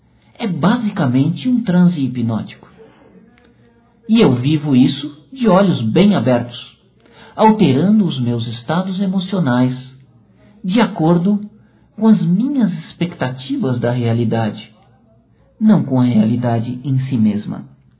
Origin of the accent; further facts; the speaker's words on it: São Paulo, Brazil; eu sou paulistano.